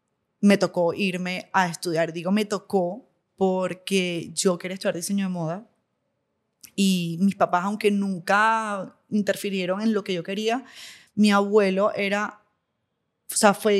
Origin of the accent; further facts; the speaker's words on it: Venezuela; also born or lived in Maracaibo; Soy de 4 partes. Viví en Venezuela 27 años. Nunca emigré